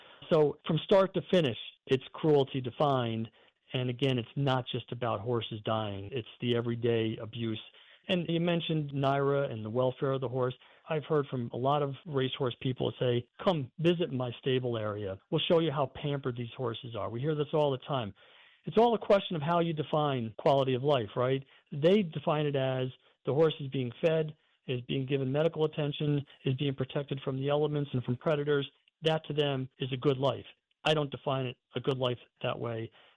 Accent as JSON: {"language": "English", "region": "New York", "country": "United States", "tie": "born or raised there", "said": "Growing up in this area, I was born and raised in the Capital Region"}